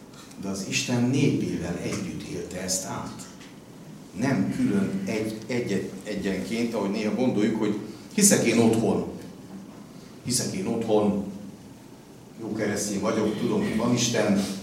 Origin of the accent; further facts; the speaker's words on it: Hungary; Én büszke magyar is vagyok